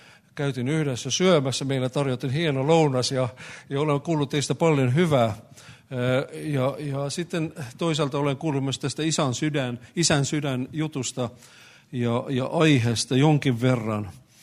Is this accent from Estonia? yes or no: yes; Estonia; now in Finland; olen tämän seurakunnan pastori. Olen Virosta kotoisin, olen tässä ollut töissä viimeiset 26 vuotta